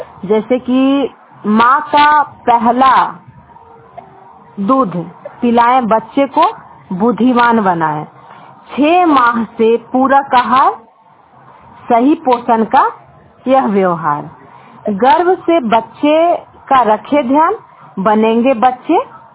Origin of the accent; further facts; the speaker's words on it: Bihar, India; मैं नवादा डिस्ट्रिक्ट से बिलोंग करती हूँ।